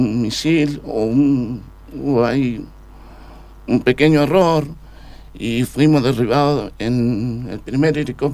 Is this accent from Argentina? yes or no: yes; Esquel, Chubut, Argentina; Bueno, yo soy oriundo de Esquel.